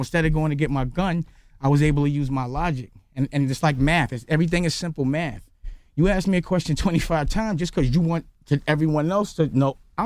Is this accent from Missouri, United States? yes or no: no; New York, United States; I'm from Harlem.